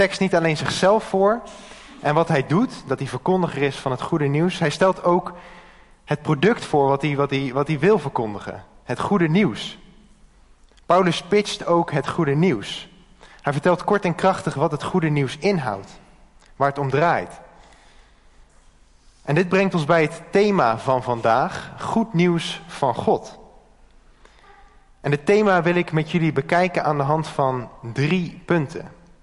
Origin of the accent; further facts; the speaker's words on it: Houten, Utrecht, Netherlands; ik ben 25 jaar oud. Ik kom uit Houten.